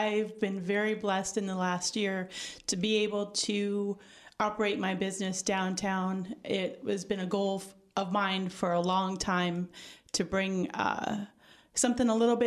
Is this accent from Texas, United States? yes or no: no; Michigan, United States; Okay. Well, I grew up in Michigan, and I am a third generation retail.